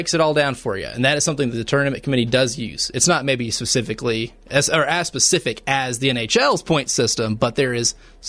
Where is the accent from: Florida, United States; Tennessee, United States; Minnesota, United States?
Tennessee, United States; Jamestown; I mean, I grew up in Jamestown, Tennessee, small town, further east, a little closer to Knoxville.